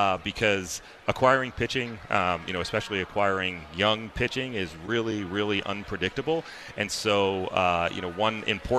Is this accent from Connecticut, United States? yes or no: yes; Connecticut, United States; And I grew up in Connecticut. I was on kind of the cusp of the New York and Boston boundary.